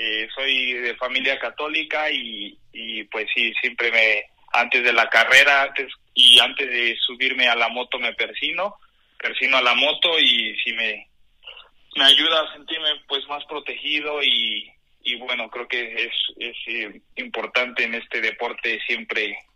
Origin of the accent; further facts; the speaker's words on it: Mexico; en Superbike sí soy el único mexicano, y pues como siempre un orgullo representar a México